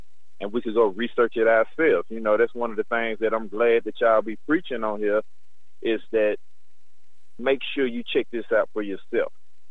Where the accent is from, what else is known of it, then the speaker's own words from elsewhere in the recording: Tennessee, United States; Like, I'm from Tennessee. I'm a Tennessee fan